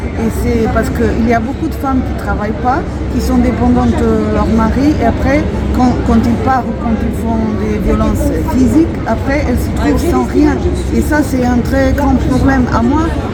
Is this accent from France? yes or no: no; Portugal; Je suis portugaise, je ne connais que la loi portugaise, je ne connais pas la loi française